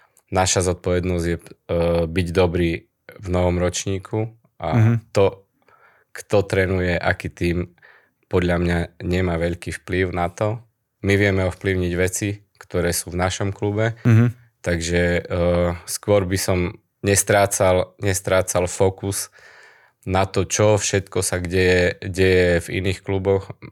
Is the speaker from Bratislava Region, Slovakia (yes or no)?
no; Prešov, Prešov Region, Slovakia; som Prešovčan, ale vyrástol som futbalovo v Prešove, vyrástol som ako tréner, keďže som 13 alebo 14 rokov pôsobil v akadémii Tatrana Prešov